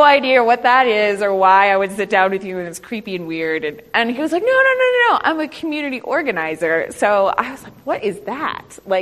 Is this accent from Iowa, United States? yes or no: yes; Iowa, United States; my reaction to growing up in Iowa was to get the hell out as fast as I possibly could.